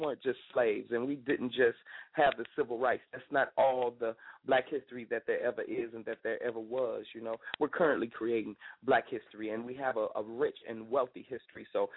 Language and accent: English; Miami, Florida, United States; also born or lived in Clewiston / LaBelle; I'm from Miami, but also I lived in other places, you know what I'm saying, like, you know, Clewiston and LaBelle, Florida